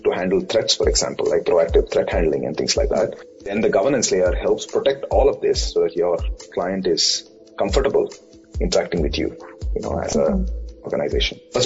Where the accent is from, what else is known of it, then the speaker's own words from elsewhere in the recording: Bangalore, Karnataka, India; college, for example, in India, and obviously I am from Bangalore.